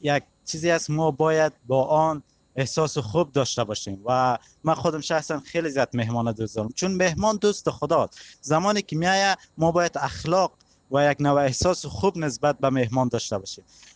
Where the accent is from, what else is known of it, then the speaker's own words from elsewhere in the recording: Afghanistan; چون ما که افغان هستیم، نسبت به مهمان بسیار زیاد یک نوع قدردانی بیشتر میکنیم